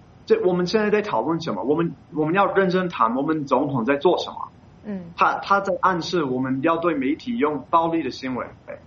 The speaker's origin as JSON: {"language": "Chinese", "country": "United States", "said": "我作为一个美国人"}